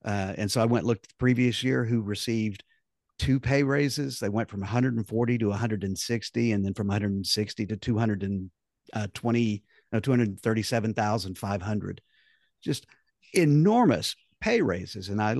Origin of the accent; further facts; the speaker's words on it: Del City, Oklahoma, United States; I am the elected representative for my hometown, which is Del City, and the surrounding community that other people call South Oklahoma City, and I refer to as the suburbs of Del City.